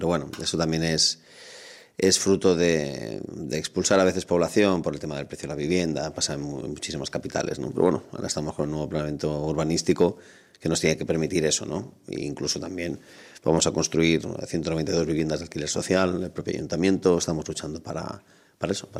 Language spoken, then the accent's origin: Spanish; Tarragona, Catalonia, Spain; Pero sí, soy de Tarragona de toda la vida.